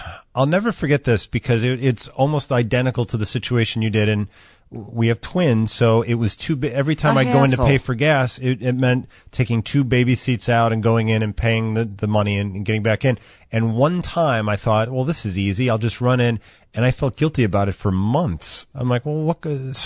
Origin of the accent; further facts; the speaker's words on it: Oak Forest, Illinois, United States; Oak Forest.